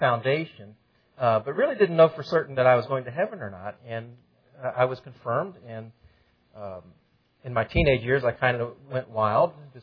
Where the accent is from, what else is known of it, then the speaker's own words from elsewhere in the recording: Maryland, United States; I grew up in Maryland.